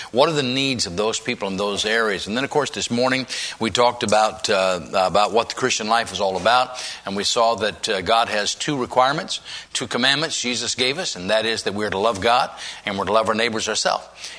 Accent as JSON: {"language": "English", "region": "California", "country": "United States", "lives_now": "Puyallup, United States", "said": "I'm from Southern California, man. This is like the dead of winter, you know, to me. this is like being in Alaska or something. But we actually have a home in Puyallup now"}